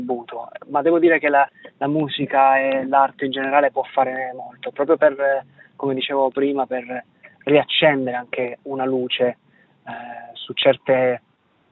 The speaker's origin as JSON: {"language": "Italian", "town": "Taranto", "region": "Apulia", "country": "Italy", "said": "io poi da Tarantino sento molto tutte le motivazioni che portano a quella manifestazione lì."}